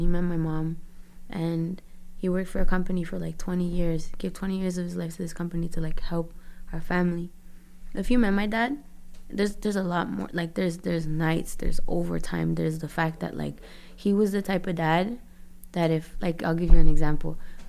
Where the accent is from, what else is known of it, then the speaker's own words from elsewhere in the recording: Toronto, Ontario, Canada; I was born in Toronto, Canada.